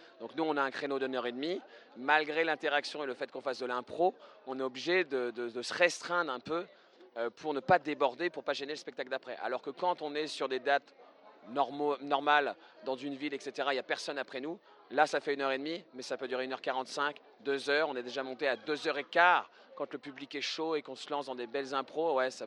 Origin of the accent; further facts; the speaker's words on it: Paris, Île-de-France, France; Nous, on vient de Paris, ça ne nous dérange pas